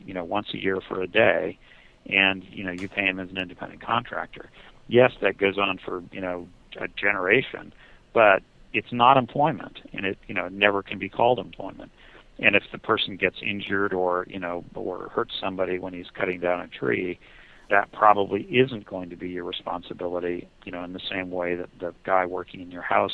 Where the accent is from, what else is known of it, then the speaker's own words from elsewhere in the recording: California, United States; Yeah, listen, I don't disagree, and we as a Californian, I also find it.